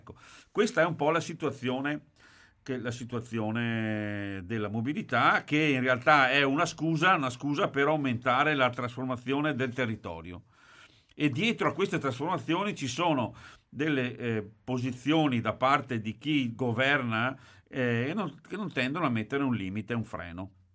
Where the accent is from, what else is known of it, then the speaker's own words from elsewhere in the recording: Veneto, Italy; Noi come Veneto il meccanismo è quello di non essere riusciti a gestire questa urbanistica.